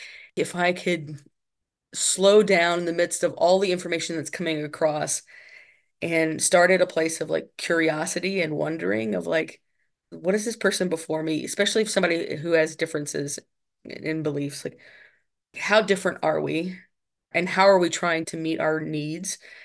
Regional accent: Alabama, United States; I grew up in Alabama, and there was a set of woods behind my house.

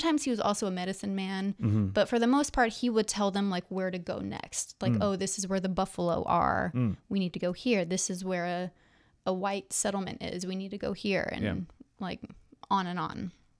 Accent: Texas, United States; Like I learned history in Texas. I was raised in Texas. And I knew about none of this.

